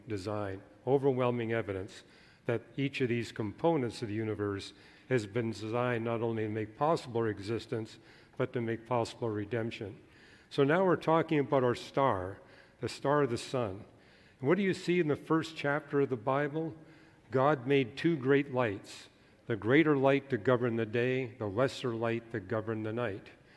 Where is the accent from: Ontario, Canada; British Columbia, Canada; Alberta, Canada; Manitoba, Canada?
British Columbia, Canada; Vancouver; Because twice growing up in Vancouver, I saw it rain nonstop for more than 70 days and 70 nights.